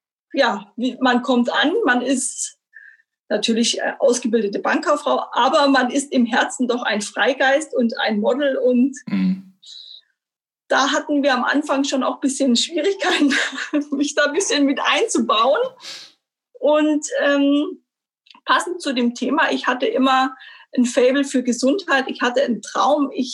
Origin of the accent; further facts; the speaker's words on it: Stuttgart, Baden-Württemberg, Germany; born there; Ich bin gebürtige Stuttgarterin